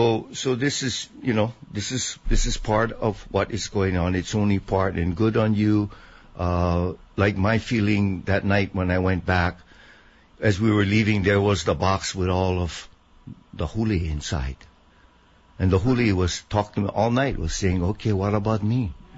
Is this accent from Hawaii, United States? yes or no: yes; Waikiki, Hawaii, United States; I grew up in Waikiki.